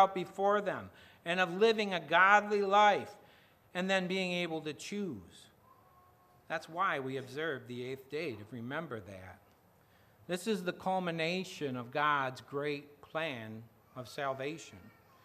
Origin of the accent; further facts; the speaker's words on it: Grand Haven, Michigan, United States; Nope, they're buried back in my hometown of Grand Haven, Michigan.